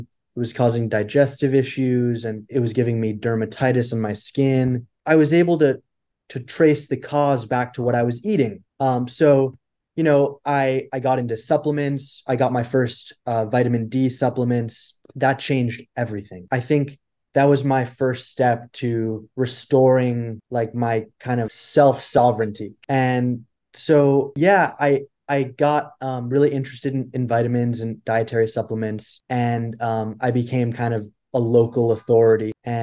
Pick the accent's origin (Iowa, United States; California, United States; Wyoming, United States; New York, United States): New York, United States; New York City; born and raised in New York City, and I just moved back after 7 years of being elsewhere.